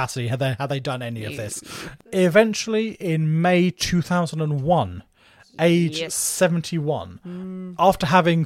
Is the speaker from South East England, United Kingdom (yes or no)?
yes; Margate, South East England, United Kingdom; Absolutely, being a Margate boy.